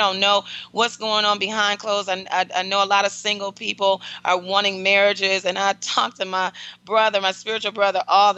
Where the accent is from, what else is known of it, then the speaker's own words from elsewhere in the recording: Detroit, Michigan, United States; you know, she's, you know, from Detroit, Michigan, my hometown.